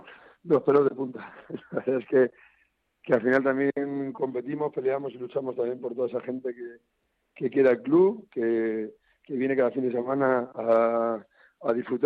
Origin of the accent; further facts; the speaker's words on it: Madrid, Community of Madrid, Spain; yo soy de Madrid